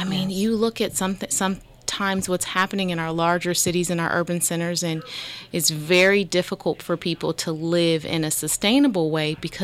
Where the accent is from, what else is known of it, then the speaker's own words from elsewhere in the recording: Midwest, United States; I appreciate being a Midwesterner.